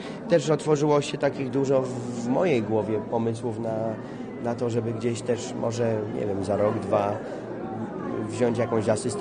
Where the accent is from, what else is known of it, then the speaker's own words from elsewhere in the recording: Kraków, Lesser Poland, Poland; born there; also born or lived in Kielce; urodziłem się w Krakowie, potem mieszkałem w Kielcach, a skończyłem Akademię Teatralną w Warszawie, więc wróciłem.